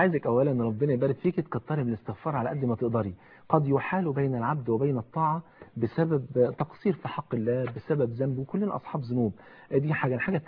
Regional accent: Egypt; اصل احنا لما نيجي نرجع هنقول عندنا في مصر

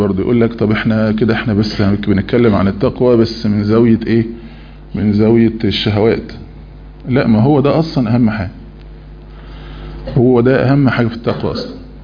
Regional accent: Egypt

